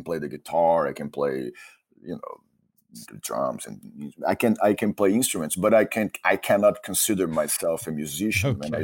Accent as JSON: {"language": "English", "town": "Salvador", "region": "Bahia", "country": "Brazil", "tie": "born or raised there", "lives_now": "abroad", "said": "Every time I go to Brazil and to my hometown, Salvador, we play and we record things."}